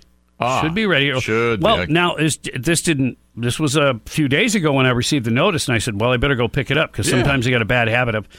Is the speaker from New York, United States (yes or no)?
no; Detroit, Michigan, United States; I remember, you know, him from being a kid growing up in Detroit.